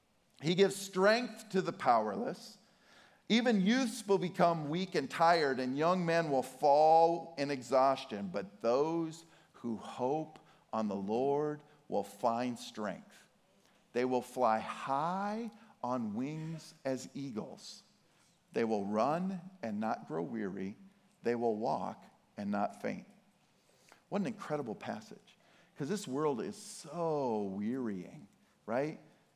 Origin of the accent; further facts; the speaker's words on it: Montana, United States; So I'm from Montana, and she was born and raised in Montana